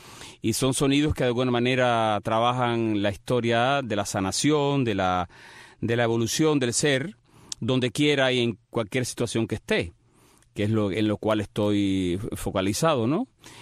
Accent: Cuba; moved away; Yo me fui de Cuba en el 93 y, me he dedicado a viajar el mundo todo lo que he podido. Y no te puedo decir exactamente dónde vivo. Vivo en cualquier parte.

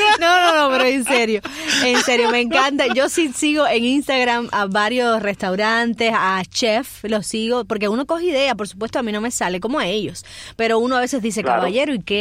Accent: Cuba; Yo soy cubana

